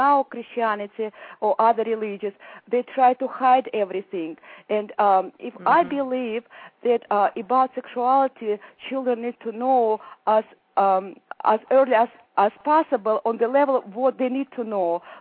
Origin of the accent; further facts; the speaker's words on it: Russia; English is a second language; now in United States; You know, first of all, I came from the Russia where it was communist party. I don't think it's communist party. It was kind of fascist country.